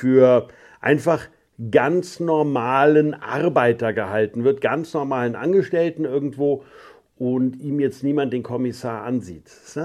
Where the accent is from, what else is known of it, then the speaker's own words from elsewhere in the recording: Bamberg, Bavaria, Germany; in Bamberg zu drehen. Einerseits, weil es meine Heimat ist. Also die Gegend, die Region, wir kommen mütterlicherseits aus Plankenfels.